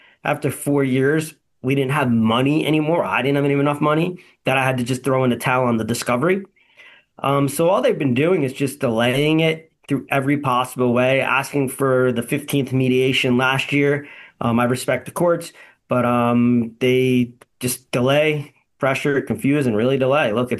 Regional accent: New Jersey, United States; I'm from New Jersey.

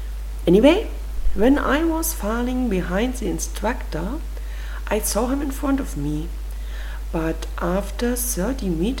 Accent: Germany; from Germany and I'm a scuba diver

